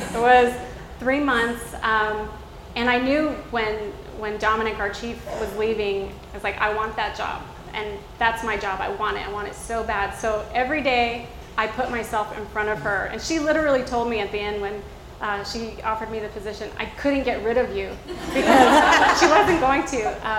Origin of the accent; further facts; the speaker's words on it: Albuquerque, New Mexico, United States; I'm from Albuquerque, New Mexico, and I met the congresswoman there